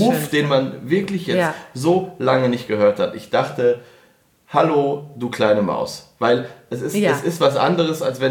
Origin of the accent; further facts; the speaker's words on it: Northwest Germany, Germany; das hätte ich natürlich nie gedacht als Kind früher, weil ich komme ja aus dem Nordwesten.